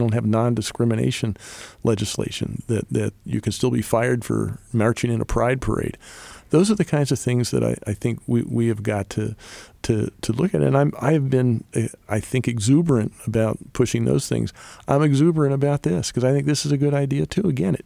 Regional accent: York, Pennsylvania, United States; I'm from York, so there might be some things in York that are really important.

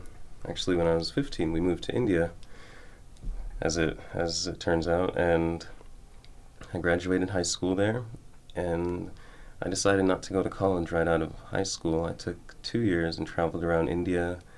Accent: Jamaica; moved away; also born or lived in Bahamas; I'm from Jamaica originally, and we lived in the Caribbean. At this point, we were living in the Bahamas.

